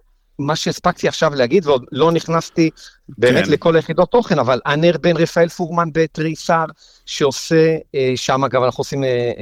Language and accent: Hebrew; Jerusalem, Jerusalem District, Israel; now in Tel Aviv, Israel; אני גם גר בתל אביב, כירושלמי במקור